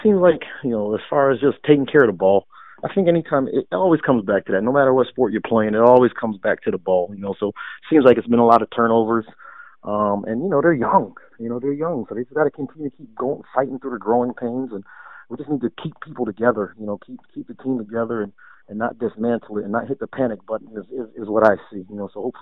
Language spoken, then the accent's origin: English; East Coast, United States; growing up on the East Coast, you're playing from like April all the way